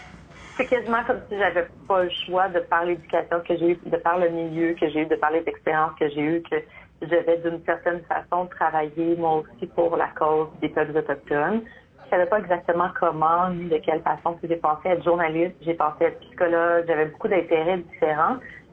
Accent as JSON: {"language": "French", "town": "Montreal", "region": "Quebec", "country": "Canada", "tie": "born or raised there", "also_born_or_lived": "Amos / Sainte-Terre", "said": "Je suis née à Amos, à l'hôpital, mais en fait, ma famille, on habitait à Sainte-Terre. J'avais environ 3-4 ans quand mes parents ont déménagé à Montréal pour le travail de mon père."}